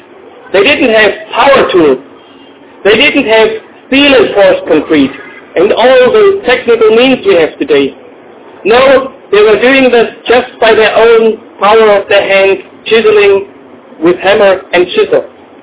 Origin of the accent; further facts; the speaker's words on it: Germany; English is a second language; moved away as an adult; now in Cameroon; I'm coming from Germany and I'm now here for a little more than 3 or 4 months.